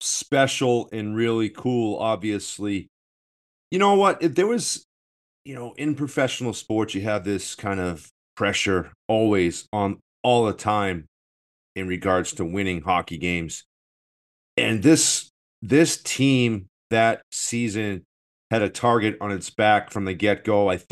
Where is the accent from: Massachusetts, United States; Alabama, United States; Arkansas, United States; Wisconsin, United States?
Massachusetts, United States; Boston; And I'm from Boston. I don't know if you can pick that up yet